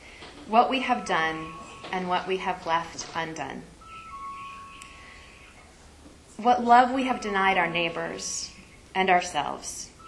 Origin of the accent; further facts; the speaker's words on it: Rochester, Minnesota, United States; When I was growing up in Rochester, Minnesota, my family attended a Lutheran church every Sunday for about 20 years.